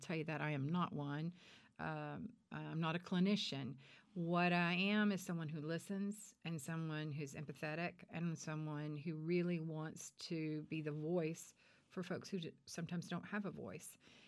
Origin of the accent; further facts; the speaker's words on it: Marlin, Texas, United States; also born or lived in Brownwood; I'm actually from Marlin. I was born in Brownwood, raised in Marlin.